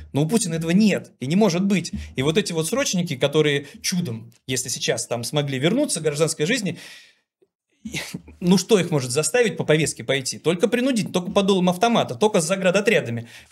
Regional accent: Leningrad, Saint Petersburg, Russia; Ну и мы такие из Ленинграда приехали, прекраснодушные студентишки.

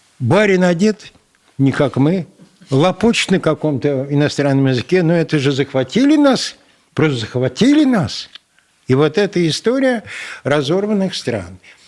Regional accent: Moscow, Russia; вы знаете, я москвич

